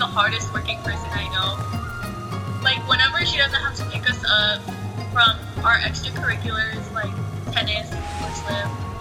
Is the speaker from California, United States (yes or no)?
yes; Alhambra, California, United States; born there; I was born in Alhambra, California, at Garfield Hospital.